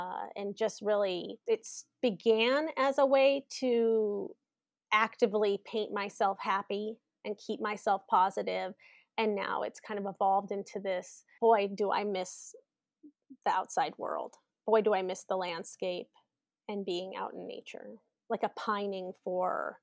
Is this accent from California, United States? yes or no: no; Washington, United States; I mean, I grew up in Washington State. I grew up with the same proximity to the Canadian border